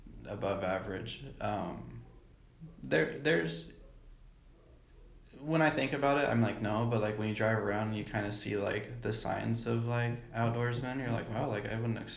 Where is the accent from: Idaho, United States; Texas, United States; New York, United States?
Idaho, United States; I was born and raised in Idaho. We grew up in like a poor family, so we spent a lot of time out fishing and hunting